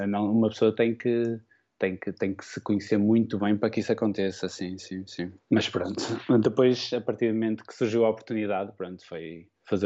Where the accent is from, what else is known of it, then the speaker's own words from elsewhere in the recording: Viana do Castelo, Norte, Portugal; moved away as an adult; Identifiquei-a muito com Viana do Castelo, de onde sou natural.